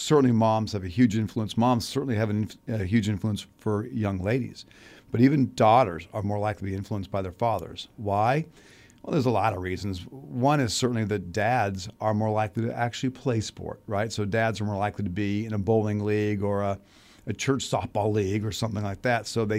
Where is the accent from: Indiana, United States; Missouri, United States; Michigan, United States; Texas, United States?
Missouri, United States; Kansas City; I grew up in Kansas City. That just wasn't a thing in Kansas City.